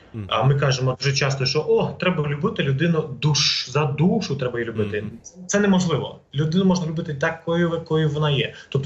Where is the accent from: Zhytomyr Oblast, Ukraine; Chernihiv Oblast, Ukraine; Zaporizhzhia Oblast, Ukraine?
Zhytomyr Oblast, Ukraine; Zhytomyr; now in Lviv, Ukraine; я сам з Житомира родом походжу, а в останні роки був в Африці, був в Америці, в Італії